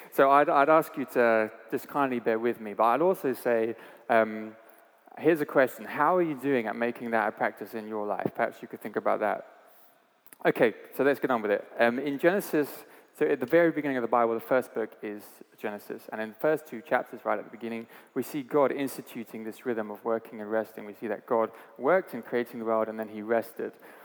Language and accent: English; Brighton, South East England, United Kingdom; I grew up in Brighton.